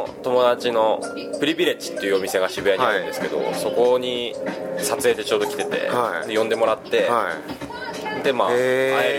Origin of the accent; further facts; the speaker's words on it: Kanazawa, Ishikawa, Japan; まあ、地元金沢ですけど